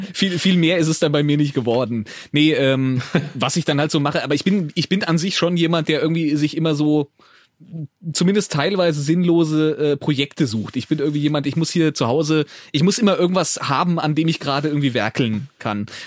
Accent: Marburg, Hesse, Germany; Ich komme aus Hessen, so ziemlich zentral aus dem Raum Marburg, also so mitten im Nichts, kann man sagen.

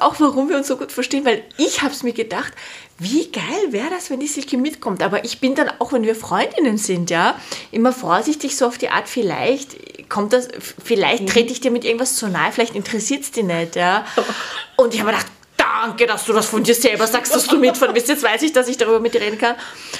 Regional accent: Austria; wir sind alle aus Österreich

